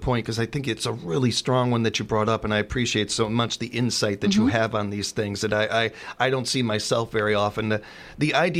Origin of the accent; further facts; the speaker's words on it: Chicago, Illinois, United States; now in Wisconsin Rapids, United States; Where I grew up in South Chicago